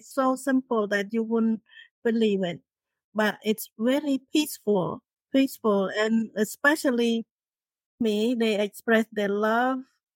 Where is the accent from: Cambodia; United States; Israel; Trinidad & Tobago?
Cambodia; I grew up in Cambodia. My family live in the village far away from the city, and our lifestyle is very simple but satisfying. My parents are farmers